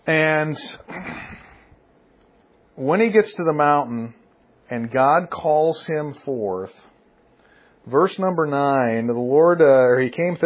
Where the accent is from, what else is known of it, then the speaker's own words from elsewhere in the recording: Chicago, Illinois, United States; also born or lived in South Carolina / Wisconsin; I would say that I'm a Midwesterner. I grew up in Chicago, Illinois area. I grew up there, went to college down in South Carolina.